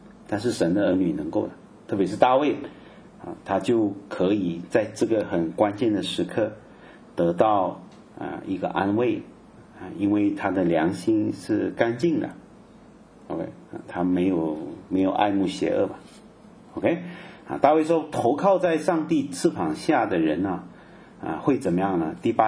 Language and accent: Chinese; Malaysia; 好像我马来西亚人就很怕